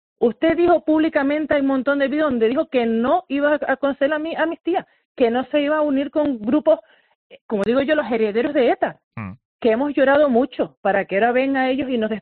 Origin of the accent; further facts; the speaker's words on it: Canary Islands, Spain; como canaria, como sí, española